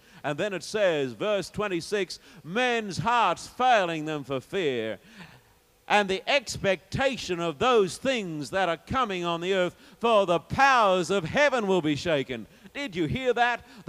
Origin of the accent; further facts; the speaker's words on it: Sydney, New South Wales, Australia; Some time ago, when I was in my hometown of Sydney